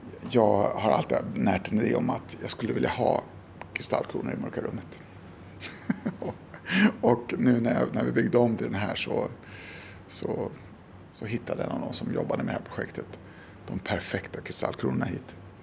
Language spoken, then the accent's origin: Swedish; Vällingby, Stockholm County, Sweden; Jag kommer ifrån Stockholmstrakten. Jag är uppvuxen i en förort i Stockholm som heter Vällingby.